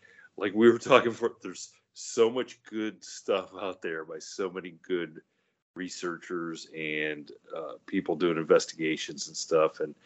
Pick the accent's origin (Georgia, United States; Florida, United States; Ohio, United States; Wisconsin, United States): Ohio, United States; This is what's crazy is growing up in Ohio, you never thought there was Bigfoot.